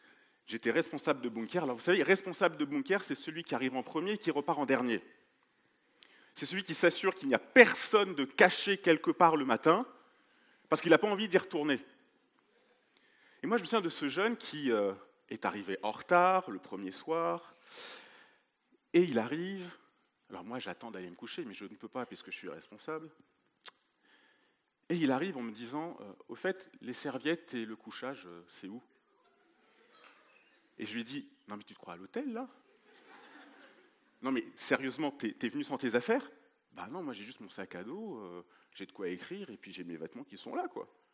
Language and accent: French; Paris, Île-de-France, France; also born or lived in Latin America; moi, je suis haïtien d'origine. Oh ! Je suis né en Amérique latine. Ah ! Et j'ai grandi à Paris.